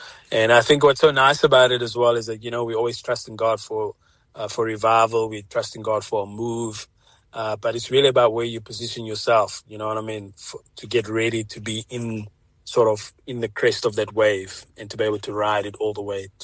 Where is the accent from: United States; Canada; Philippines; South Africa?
South Africa; Jeffreys Bay, Eastern Cape; No, never, never. I mean, I'm from Jeffreys Bay. I was born here, and the reason why I went up to Johannesburg was because of music.